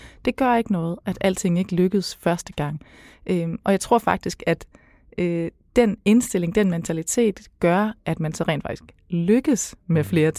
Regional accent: Region of Southern Denmark, Denmark; Jeg voksede op i Sønderjylland, og vi har altid sådan kørt meget over grænsen. Og jeg taler klart bedre tysk, end jeg taler svensk.

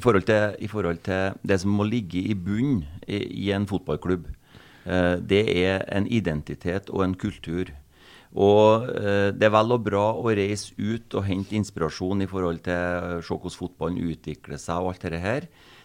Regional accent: Trøndelag, Norway; jeg som har vokst opp I Trønders fotball, som trønder selv, og som kjenner det trønderske lynnet

